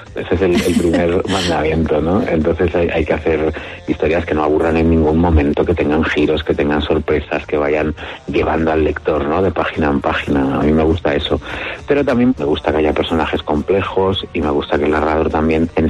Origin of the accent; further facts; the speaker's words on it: Madrid, Community of Madrid, Spain; Está ambientada en Madrid, es una novela contemporánea y yo soy un escritor madrileño y me gusta enseñar mi ciudad